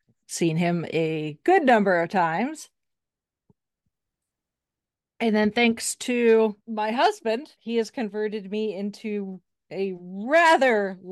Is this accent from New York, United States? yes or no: no; Indiana, United States; Yeah, I am a Midwesterner. I live in Indiana, have my entire life